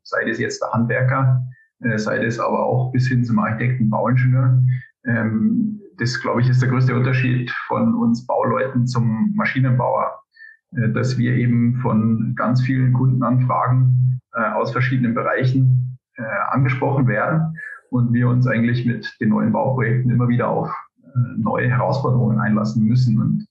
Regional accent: Bavaria, Germany; Ich bin gebürtiger Oberpfälzer und eigentlich könnten wir jetzt in unserem Dialekt fortfahren

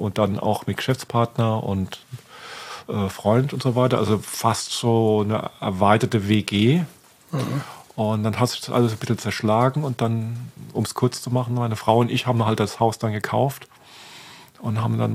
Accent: Oggersheim, Rhineland-Palatinate, Germany; ich komme aus Oggersheim

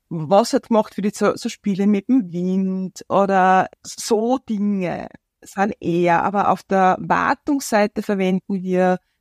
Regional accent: Switzerland; als Schweizer Orgelbauer

